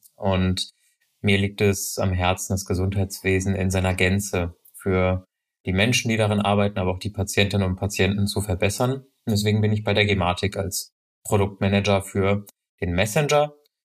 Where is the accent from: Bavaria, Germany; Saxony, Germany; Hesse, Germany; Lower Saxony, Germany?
Hesse, Germany; now in Berlin, Germany; bin Produktmanager bei der Gematik. Ich lebe in Berlin, komme aus dem schönen Hessen und habe nach meinem Studium den Weg nach Berlin gefunden.